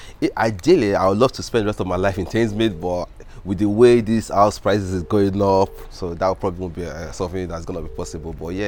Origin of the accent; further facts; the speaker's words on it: Nigeria; Like, obviously I'm from Nigeria, you've heard of snows, but you never get to see it.